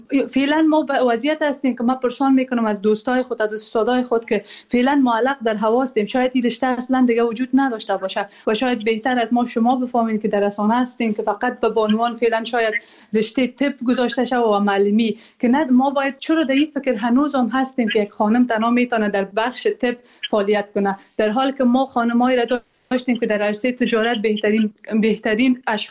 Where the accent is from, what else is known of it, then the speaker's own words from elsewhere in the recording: Afghanistan; مایی که در بیرون از افغانستان هستیم